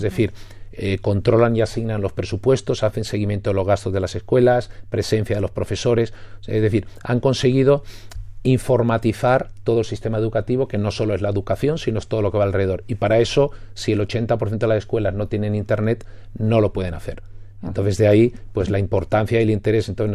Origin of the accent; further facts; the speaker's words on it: Canary Islands, Spain; soy de Canarias, luego soy medio africano, pero, o africano geográficamente